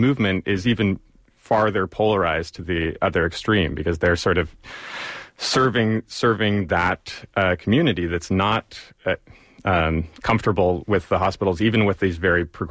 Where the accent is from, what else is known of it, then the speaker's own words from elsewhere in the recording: Berkeley, California, United States; born there; I was born at home in Berkeley